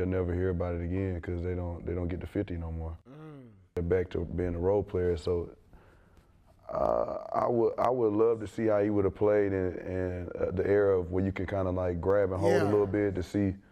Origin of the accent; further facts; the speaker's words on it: the South, United States; I come from the South.